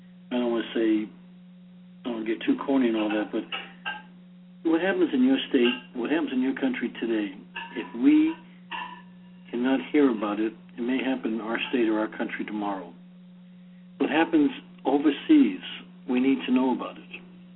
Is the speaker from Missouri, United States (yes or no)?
no; Boston, Massachusetts, United States; accent: Boston; That was the entertainment because of my Boston accent, which I've tried to ease away from.